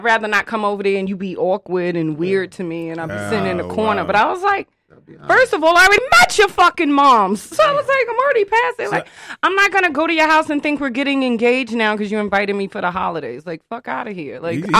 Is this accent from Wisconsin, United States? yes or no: no; Bronx, New York, United States; Well, I'm from the Bronx.